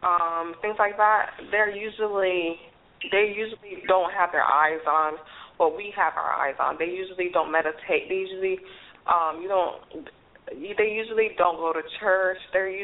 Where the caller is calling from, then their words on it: Florida, United States; I'm calling here from South Florida again.